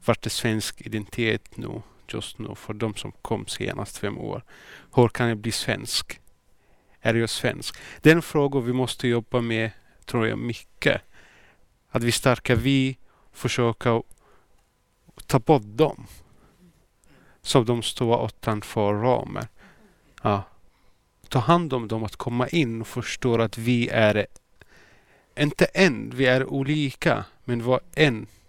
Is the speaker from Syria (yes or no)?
yes; Syria; Swedish is a second language; now in Sweden; Jag har glömt bort att jag är från Syrien från början.